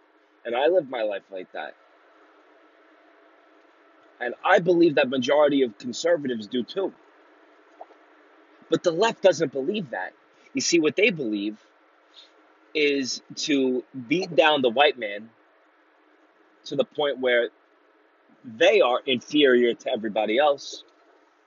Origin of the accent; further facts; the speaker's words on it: New York City, New York, United States; I'm from New York City. That's my city.